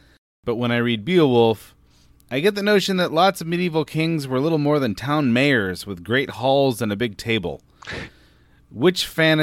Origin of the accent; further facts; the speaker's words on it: California, United States; And it was weird because I grew up in California and our oldest building is like 1977 or something like that.